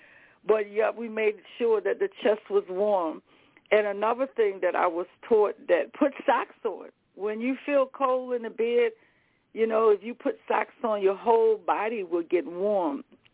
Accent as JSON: {"language": "English", "region": "the South", "country": "United States", "said": "I told you I'm from the South."}